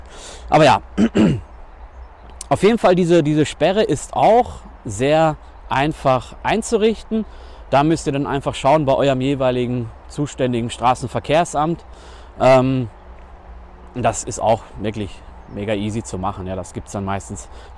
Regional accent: North Rhine-Westphalia, Germany; bin ich ganz anderes gewohnt aus meiner Heimat in Nordrhein-Westfalen.

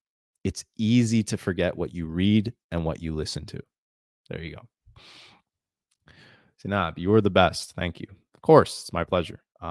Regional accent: Central Canada, Canada; accent: Canadian; I'm from the country of Canada. That is what my accent comes from. Central Canada is where I developed my English accent.

